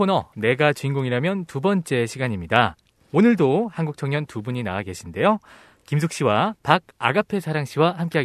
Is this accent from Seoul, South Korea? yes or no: yes; Seoul, South Korea; 저는 따뜻한 서울 남자